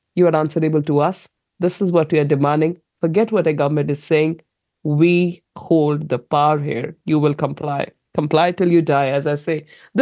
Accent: New Zealand; So these are big companies holding us hostage, because we are not as Kiwi farmers.

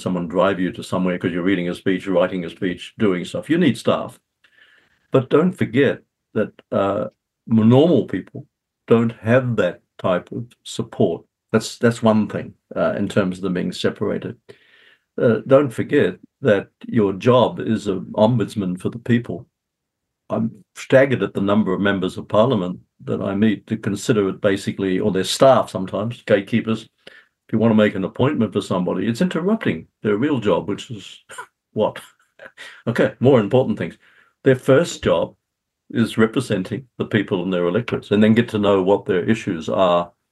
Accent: Australia; now in New Zealand; Look, I came here from Australia as a very young person. I also came from when I was a teenager, and this has shaped me. So I'm a New Zealander now. And in my own home country, which I keep close links

